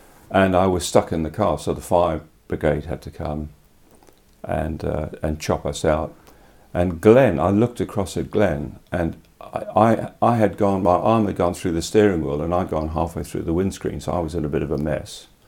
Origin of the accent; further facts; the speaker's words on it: South Africa; because I grew up in South Africa, and you had to be 18 then to get a car license.